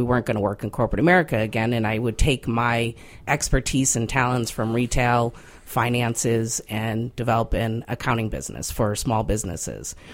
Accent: Waterbury, Connecticut, United States; I grew up in a town called Waterbury in the state of Connecticut.

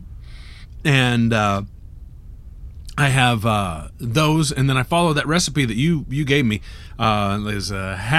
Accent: Indianapolis, Indiana, United States; See, I'm from Indianapolis.

